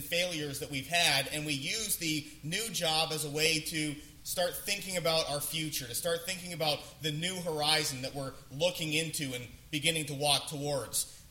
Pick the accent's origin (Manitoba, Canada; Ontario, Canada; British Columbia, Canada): Ontario, Canada; moved away as an adult; most of you know I'm from Ontario, and I came to college over here in Michigan, and so it was my first time really being away from home